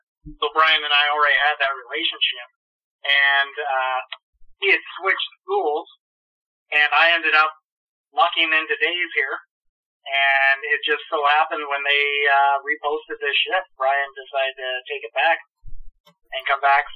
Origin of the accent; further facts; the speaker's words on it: Kitchener, Ontario, Canada; I'm from Kitchener originally and moved down here in 2005 when my wife at the time and I, we adopted two girls from the area.